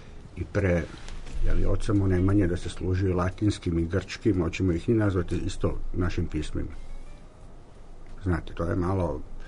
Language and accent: Serbian; Croatia; now in Serbia; ja budući da sam rođen u Hrvatskoj, ja sam završio gimnaziju u Hrvatskoj